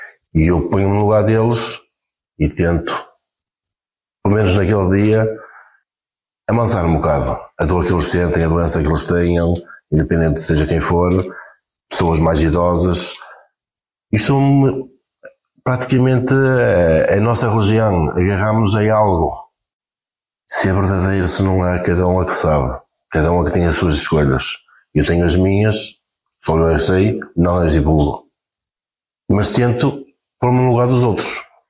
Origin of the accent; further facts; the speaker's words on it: Póvoa de Varzim, Porto, Portugal; porque eu não faço diferença, sou poveiro, mas a nossa classe pescatória é Brais, Póvoa e Vila do Conde.